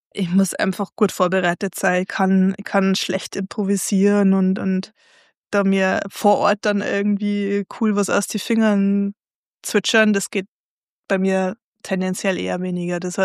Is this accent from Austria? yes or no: yes; Austria; now in Germany; Für mich als Österreicher im preußischen Exil ist es total angenehm, einen Podcast in meinem Dialekt zu hören. Zumindest ist Oberösterreichisch dem sehr ähnlich.